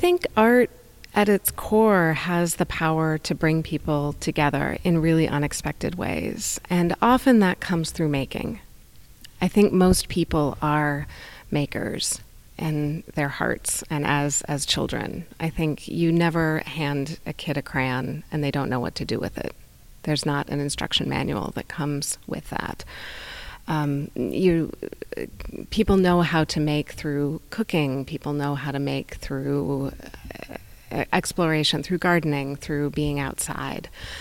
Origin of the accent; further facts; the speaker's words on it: Colorado, United States; As a kid growing up in Colorado, I always collected objects from the natural world.